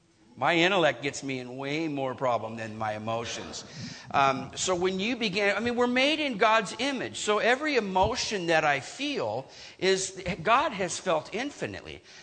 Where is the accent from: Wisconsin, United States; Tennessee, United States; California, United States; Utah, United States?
California, United States; So I'm a pastor's kid. I was raised in Northern California, rural Northern California.